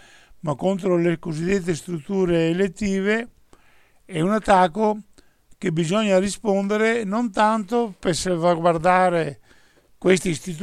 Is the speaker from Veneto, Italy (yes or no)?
yes; Veneto, Italy; Noi che siamo veneti, che abbiamo avuto una repubblica indipendente e autonoma per centinaia e centinaia di anni